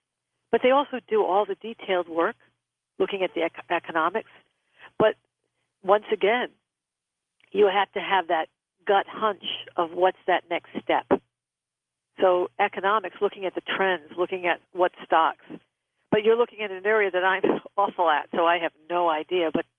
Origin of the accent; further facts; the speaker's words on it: Rhode Island, United States; I'm originally from Rhode Island